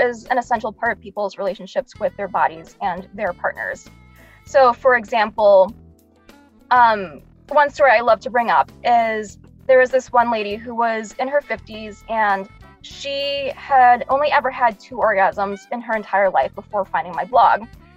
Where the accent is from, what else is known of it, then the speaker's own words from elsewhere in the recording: Detroit, Michigan, United States; from Detroit, Michigan.